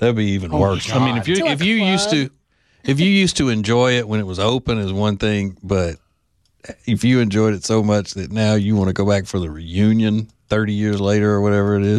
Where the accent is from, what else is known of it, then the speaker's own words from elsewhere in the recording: Monroe, Louisiana, United States; when I was in my hometown, I didn't go to the Lighthouse as much.